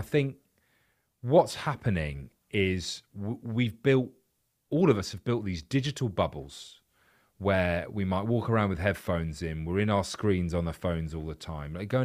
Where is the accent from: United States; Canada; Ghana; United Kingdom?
United Kingdom; London; So I'm from London. I moved to a different bit of London, but London's so massive that, you know, you can move literally an hour away from where you used to live.